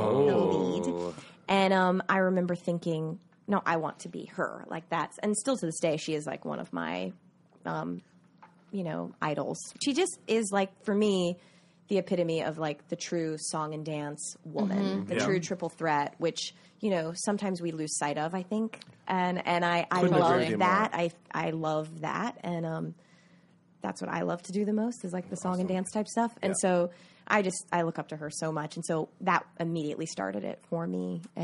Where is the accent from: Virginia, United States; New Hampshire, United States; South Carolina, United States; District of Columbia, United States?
South Carolina, United States; Myrtle Beach; We grew up in Myrtle Beach, South Carolina, and our birthdays were about a month apart.